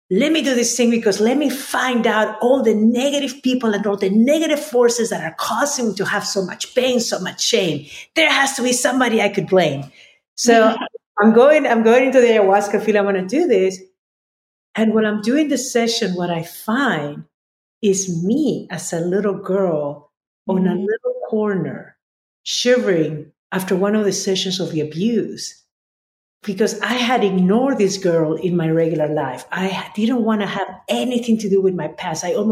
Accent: Lima, Peru; So I was born and raised in Lima, Peru.

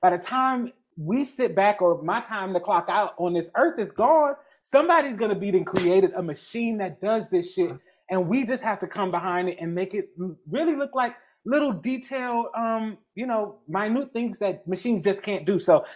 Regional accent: Detroit, Michigan, United States; I'm from Jeffrey Projects of Detroit. I literally grew up. We were the poorest people in the project.

